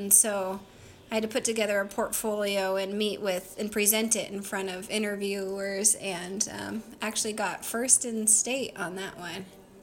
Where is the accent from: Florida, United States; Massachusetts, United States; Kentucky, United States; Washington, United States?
Washington, United States; and really liked growing up near Seattle on a lake. So we would play in the water a lot.